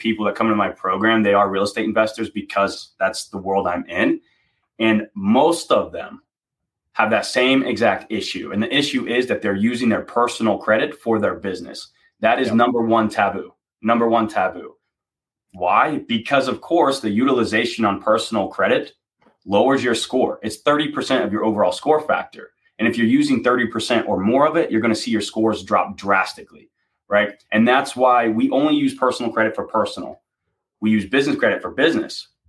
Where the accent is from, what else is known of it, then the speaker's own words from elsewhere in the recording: Oklahoma, United States; If you need a 20% down payment in the Midwest, I'm originally from Oklahoma